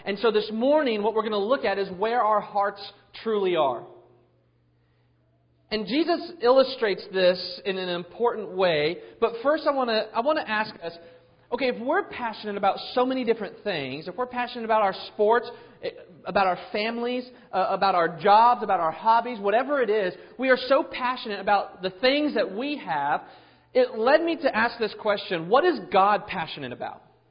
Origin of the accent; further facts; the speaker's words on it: California, United States; And then you have a couple lonely USC fans because I grew up in California, right?